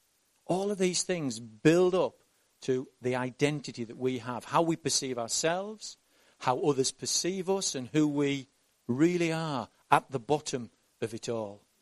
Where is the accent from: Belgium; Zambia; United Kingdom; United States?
United Kingdom; born there; I am British because I was born in Britain.